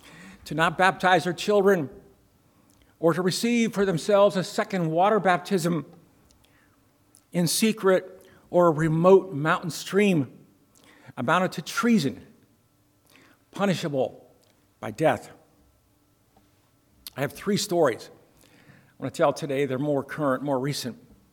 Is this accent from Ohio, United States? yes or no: yes; Hartville, Ohio, United States; As a young fella growing up in Hartville, Ohio, one Sunday morning, the bishop was preaching and he issued an invitation.